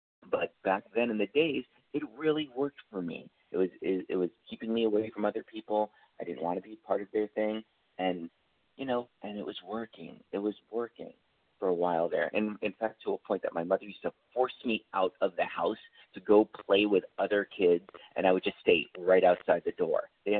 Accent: Bronx, New York, United States; You know, I was brought up in the Bronx. I'm half Puerto Rican and half Haitian, and of course, I didn't feel black enough for the black kids.

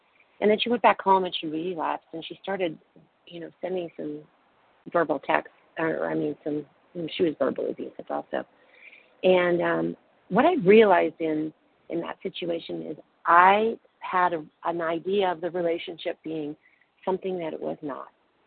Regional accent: Newport Beach, California, United States; Oh, I'm from Newport Beach. Oh, California.

